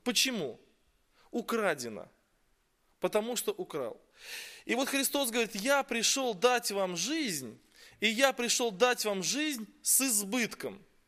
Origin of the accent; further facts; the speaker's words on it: Yeysk, Krasnodar Krai, Russia; Я приехал из Краснодарского края, город Ейск. Это городок небольшой на берегу Азовского моря.